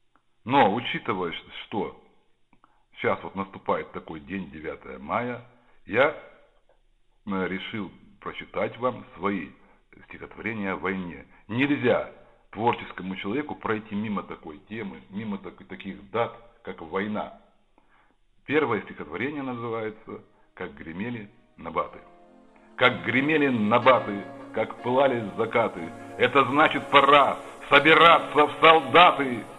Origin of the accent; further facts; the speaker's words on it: Astana, Kazakhstan; born there; Родился в Казахстане, в городе Целинограде, ныне Астана.